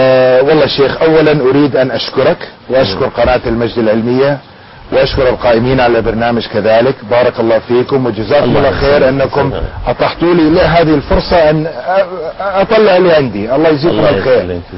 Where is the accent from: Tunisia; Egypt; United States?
United States; Arabic is a second language; يعني أنا يقولون أمريكي وكانوا يعرفون كيف هذا الأمريكي الله هداه